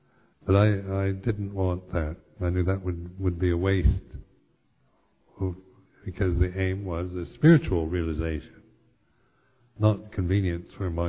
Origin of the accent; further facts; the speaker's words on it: United States; And being an American, you're not very good at that.